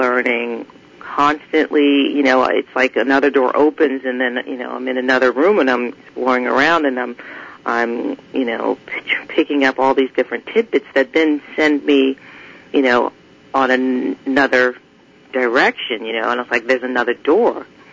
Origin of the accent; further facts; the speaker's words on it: New York, United States; I grew up in New York, and so my, you know, if I need to pull out my New York on you because you're doing something to me, then I will.